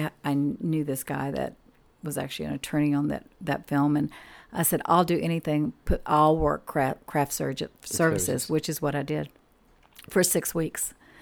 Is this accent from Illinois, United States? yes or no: no; Smithville, Texas, United States; I worked on that film because it was filmed in Smithville, my hometown.